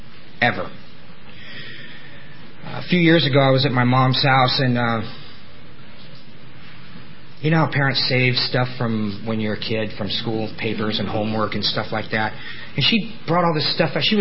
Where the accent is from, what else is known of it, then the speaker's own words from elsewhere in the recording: Campbell, California, United States; I'm an alcoholic from Campbell. That's okay. I love Campbell. I got sober in Campbell at the old SNL.